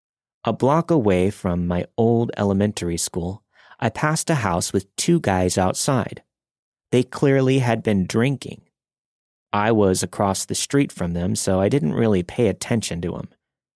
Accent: New York City, New York, United States; I'm from New York City, and I'm used to seeing crazy things.

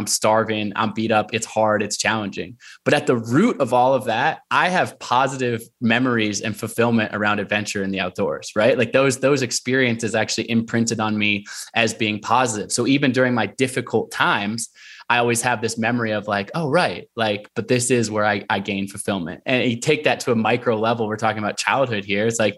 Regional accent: Portland, Oregon, United States; And so growing up in Portland, Oregon, you know, it's a city, but you're surrounded by beautiful wilderness kind of in every single direction.

